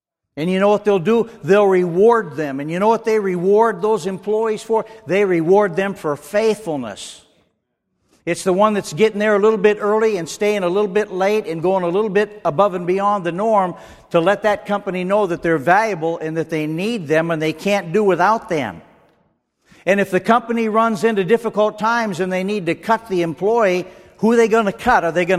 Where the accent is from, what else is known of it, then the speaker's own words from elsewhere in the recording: Minnesota, United States; now in Mississippi, United States; You know, I moved down here over 26 years ago, and I was raised in Minnesota.